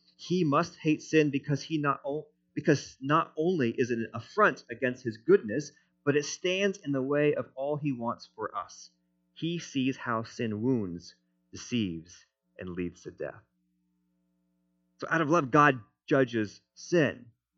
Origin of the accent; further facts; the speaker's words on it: United States; But as an American, I'm like, we like to rebel against kings and overthrow them.